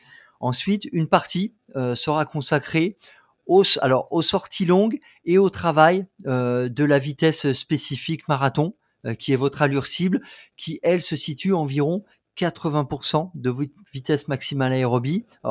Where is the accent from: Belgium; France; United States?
France; nous, on est français, on court dans notre capitale